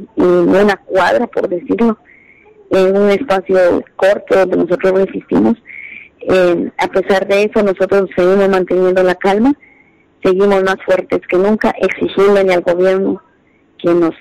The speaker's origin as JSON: {"language": "Spanish", "country": "Guatemala", "said": "porque creemos que todos somos guatemaltecos"}